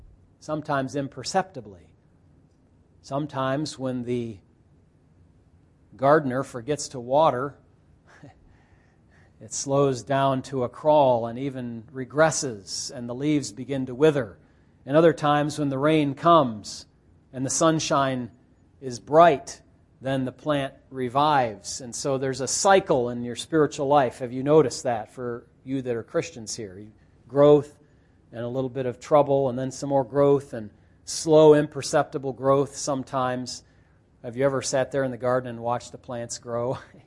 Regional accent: Chelsea, Michigan, United States; also born or lived in Milan / Ypsilanti; It's not, you know, where I grew up in Chelsea or Milan or Ypsilanti or whatever.

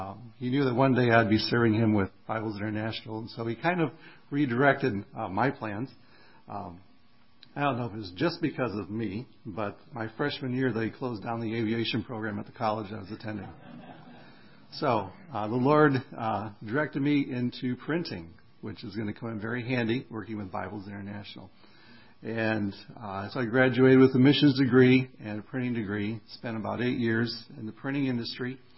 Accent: Michigan, United States; also born or lived in Florida; And I'm from Michigan, so I knew what was in Grand Rapids.

